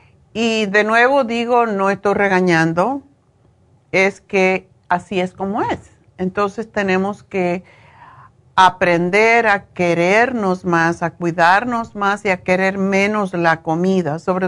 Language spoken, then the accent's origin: Spanish; Cuba; Cuando era chica comíamos puerco en Cuba todo el tiempo.